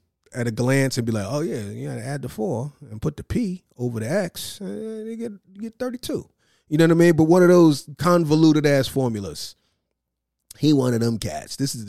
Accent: Queens, New York, United States; I'm from Queens. I ain't gonna go out like that, Blase Skip. You know what I'm saying? I'm Trini.

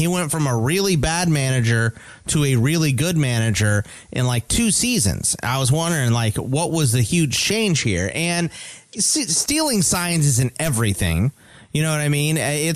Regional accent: Houston, Texas, United States; Look, I'm from the Houston area, so I, you know, I don't root for the Astros, but I pull for them

